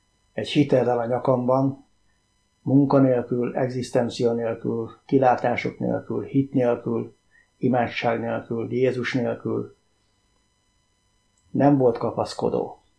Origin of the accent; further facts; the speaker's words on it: Hungary; Egy vidéki faluban nevelkedtem, ott nőttem fel Budapestről 80 kilométerre.